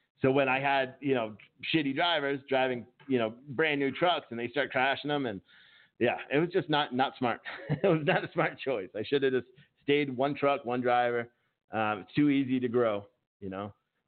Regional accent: New Hampshire, United States; I'm from New Hampshire originally, not from there, but I lived up there previously. So I'm used to the cold you guys have.

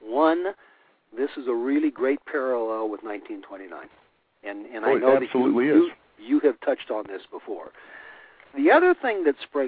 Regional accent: Hayfork, California, United States; Right here in my hometown of Hay Fork, California, it's $3.99 a gallon for diesel

